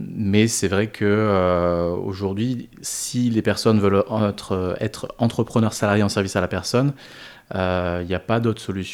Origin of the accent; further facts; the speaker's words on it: Montpellier, Occitanie, France; Puisque nous, donc les deux cofondateurs, Sylvie et moi, on est de Montpellier